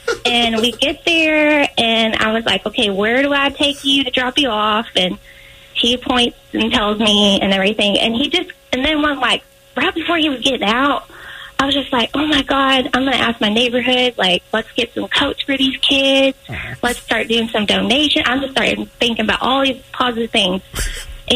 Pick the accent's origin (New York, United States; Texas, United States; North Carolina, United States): Texas, United States; I can understand what you're saying because I'm from West Texas, but I can't speak it.